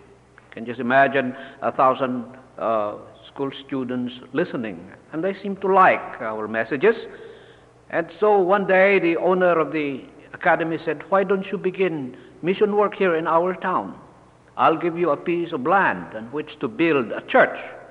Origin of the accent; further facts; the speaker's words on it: Central Visayas, Philippines; Close to my hometown, this is a grape plantation in the island of Cebu.